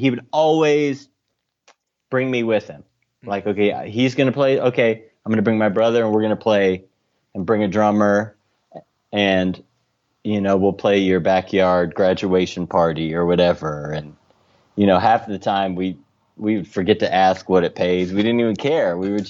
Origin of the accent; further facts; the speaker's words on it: Grand Rapids, Michigan, United States; now in Chicago, United States; it's a very sort of easy move when you're in the Midwest, because I was from Grand Rapids, Michigan. We went to school in Kalamazoo, Michigan